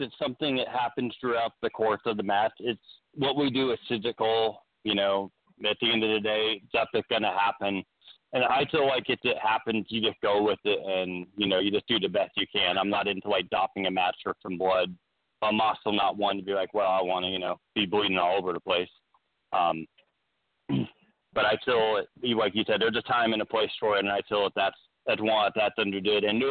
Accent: Oregon, United States; So when I was a kid, I grew up in Oregon, and my mom used to always watch Portland Wrestling with Rowdy Piper.

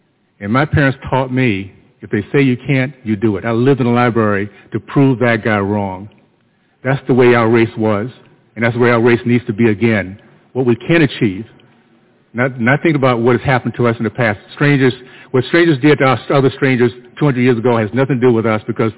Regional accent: Tallahassee, Florida, United States; I was so proud to be in that community I grew up in Tallahassee, Florida, because we were kicking butt.

